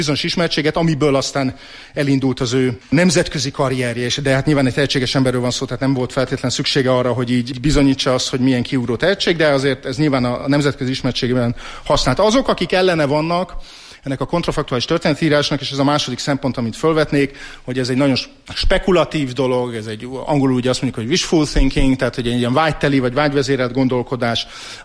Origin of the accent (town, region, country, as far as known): Budapest, Hungary; born or raised there